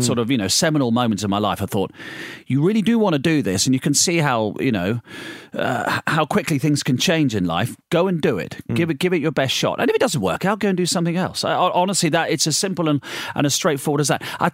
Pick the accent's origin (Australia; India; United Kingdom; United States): United Kingdom; Tunbridge Wells, South East England; I'm from Tunbridge Wells.